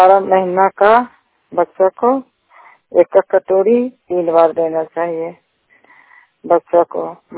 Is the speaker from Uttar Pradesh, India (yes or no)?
no; Chhathi Bhausi, Bihar, India; छठी भौसी के रहने वाले हैं, थाना हिलसा जिला नरंदा के निवासी हूँ